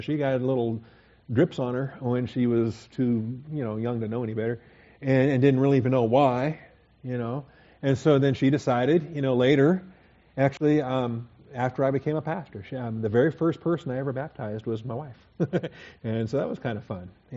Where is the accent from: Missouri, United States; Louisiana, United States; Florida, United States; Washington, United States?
Washington, United States; I was from the West Coast. He was from the East Coast, Washington State and North Carolina.